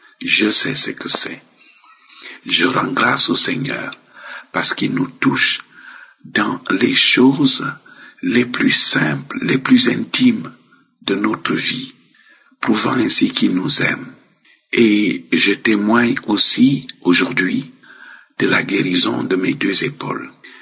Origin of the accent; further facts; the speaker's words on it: Cameroon; now in France; Je suis Camerounais vivant en France